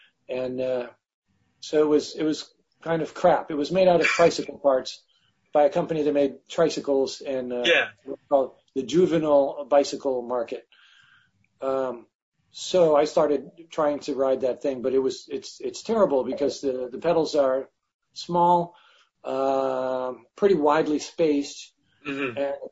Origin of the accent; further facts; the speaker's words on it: Detroit, Michigan, United States; growing up in Detroit, Michigan, my dad is an automotive engineer.